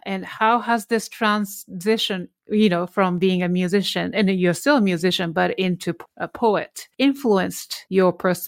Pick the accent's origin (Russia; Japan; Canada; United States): Japan; English is a second language; grandparents are Koreans, and then, you know, I was raised as a Korean, but obviously I was born and raised and educated in Japan.